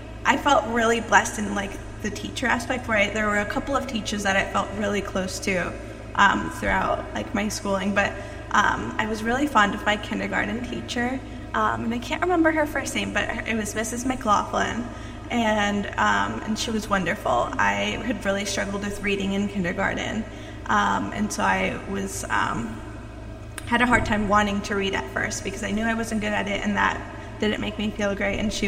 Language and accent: English; Elkhart, Indiana, United States; And, I was born in Elkhart. I grew up around